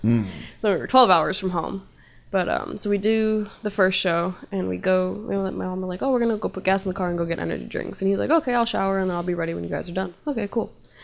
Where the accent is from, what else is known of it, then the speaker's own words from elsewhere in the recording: Chicago, Illinois, United States; And like, we're from Chicago.